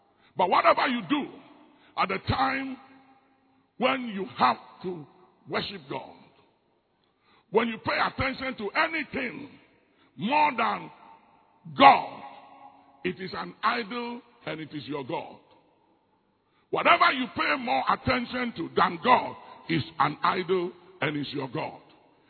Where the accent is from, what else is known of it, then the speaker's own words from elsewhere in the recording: Ghana; And as a matter of fact, I'm a Ghanaian. I come from another country and a different tribe and society.